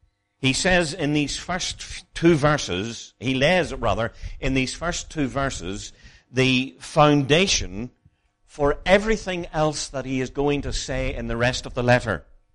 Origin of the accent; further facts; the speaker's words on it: Ireland; now in England, United Kingdom; I'm a foreigner from Ireland